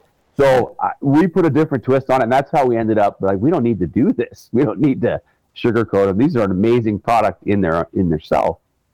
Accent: Alaska, United States; I grew up in Alaska. I grew up with the Native Americans in Alaska. Eskimos in the north of Alaska. I was actually born up in the most northern town in North America.

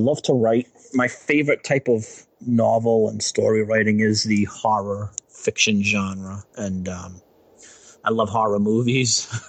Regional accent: Taunton, Massachusetts, United States; I was born and raised in Taunton.

